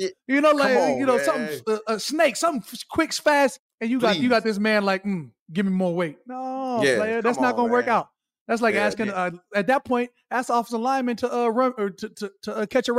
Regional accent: Arizona, United States; I'm from Arizona. You know, all my life I grew up watching the Suns

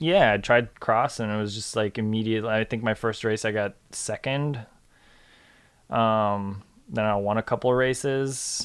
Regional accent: New Jersey, United States; also born or lived in Moscow, Russia / Arizona; I was born in Russia. I lived in Moscow up until I was 7 or 8. Moved to Arizona for a year, went back to Russia, lived there for another year, and then I ended up in Jersey. Did middle school, high school in New Jersey.

